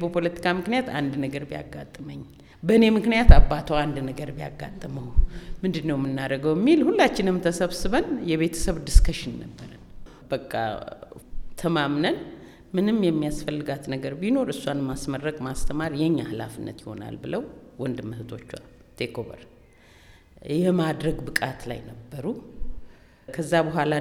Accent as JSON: {"language": "Amharic", "town": "Waka", "region": "South West Ethiopia Peoples' Region", "country": "Ethiopia", "tie": "born or raised there", "said": "ክፋ ክፍለ ሀገር በሚባልበት ዘመን በክፋ ክፍለ ሀገር እንደ አውሮ ዞን ላይ ነው የተወለድኩት። ዋካ ከተማ የአውራጃው ዋና ከተማ ነው የምንኖርበት፣ ቤተሰቦች ያሉበት እና እዛ እስከ 8 ትምህርት ቤት ነበረ።"}